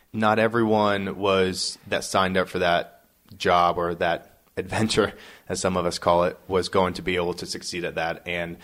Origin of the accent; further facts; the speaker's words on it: Pennsylvania, United States; Grew up in the farmlands of Pennsylvania.